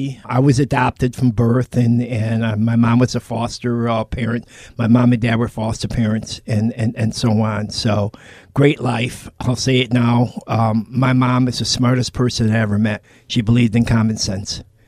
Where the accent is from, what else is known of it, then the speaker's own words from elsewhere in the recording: Canastota, New York, United States; I grew up in Canastota, New York. And it's a small little Italian village.